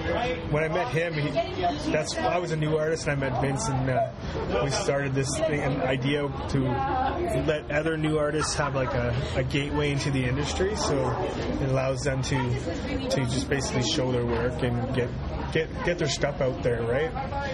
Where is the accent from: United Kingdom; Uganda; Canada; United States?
Canada; I love Canada. I'm a Canadian born and raised